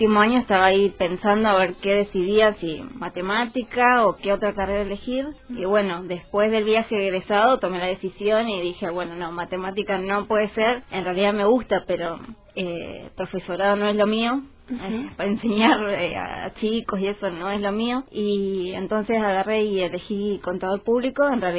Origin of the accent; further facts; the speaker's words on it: Tierra del Fuego, Argentina; Sí, yo soy fueguina, sí.